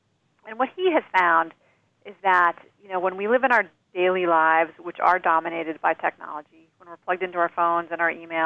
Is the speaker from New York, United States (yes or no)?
yes; New York City, New York, United States; also born or lived in Colorado / Montana; despite growing up in New York City and feeling comfortable in cities, I then spent 2 decades living in the Rocky Mountains, in pretty small towns and cities in Colorado and Montana